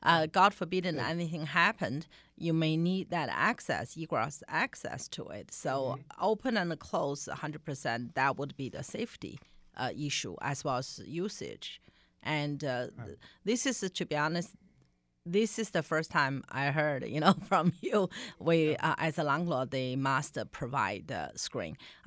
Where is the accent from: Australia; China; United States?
China; moved away; Yeah. I come from China.